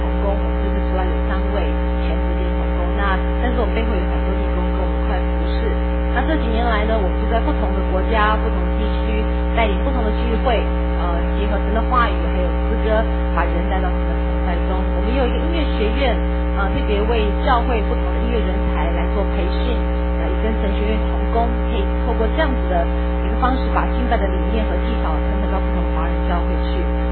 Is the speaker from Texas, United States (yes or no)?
yes; Houston, Texas, United States; 我们是从德州休斯顿来的，你知道我们德州人打招呼是用什么样打招呼？